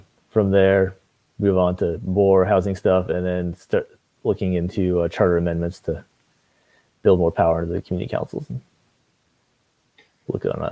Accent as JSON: {"language": "English", "region": "Maine", "country": "United States", "tie": "born or raised there", "said": "I do not have an Ohio accent. I grew up in Maine."}